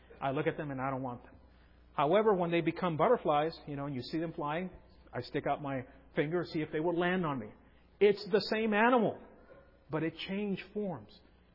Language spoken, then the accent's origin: English; California, United States; also born or lived in Mexico; I was born down in Mexico on the other side of the border, and as soon as I was able to travel, they came back to California, and we grew up in California.